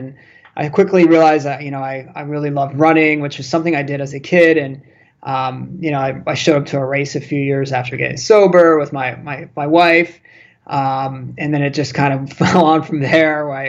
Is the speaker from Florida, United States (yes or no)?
yes; Florida, United States; moved away as an adult; now in New York City, United States; I grew up in South Florida. Always had the dream to move up to New York City. And while I was down there, I attended the University of Miami